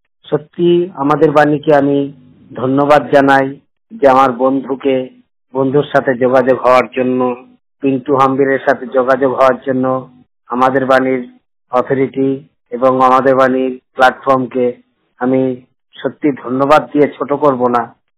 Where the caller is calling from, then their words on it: Krishnanagar, West Bengal, India; কথা বলছি কৃষ্ণগড় নদিয়া থেকে।